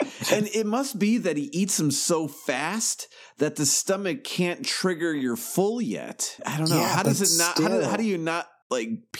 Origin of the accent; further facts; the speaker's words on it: Chicago, Illinois, United States; Like, you know, I grew up in Chicago, so we get Chicago dogs.